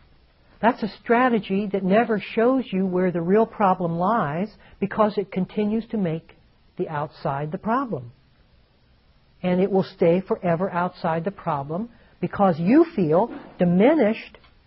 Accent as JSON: {"language": "English", "region": "Ohio", "country": "United States", "said": "Another example is that I come from Ohio, which is corn country."}